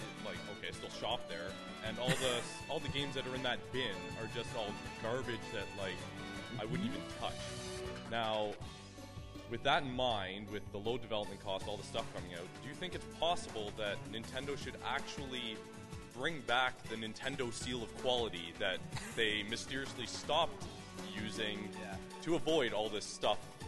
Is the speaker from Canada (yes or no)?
yes; Canada; I'm Canadian, just to throw that out there.